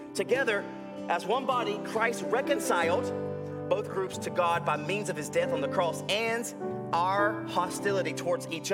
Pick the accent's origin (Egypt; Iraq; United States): United States; North Carolina; The church I grew up in North Carolina would say this.